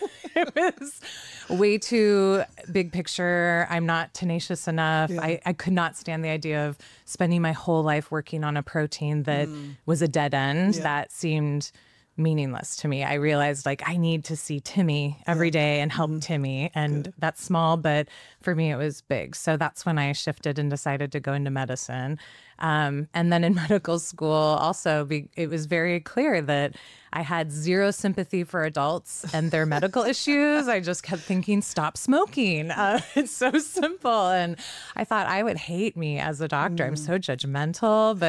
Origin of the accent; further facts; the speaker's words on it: Lincoln, Nebraska, United States; I grew up in Lincoln, Nebraska. So I think I'm a fifth generation Nebraskan